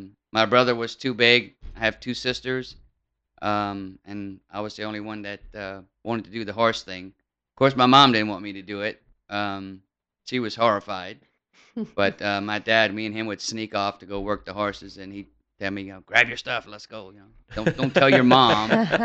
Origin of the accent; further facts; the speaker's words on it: Lafayette, Louisiana, United States; Grew up in Lafayette, Louisiana. Well, Doosan, they call it. My grandfather was a rice farmer.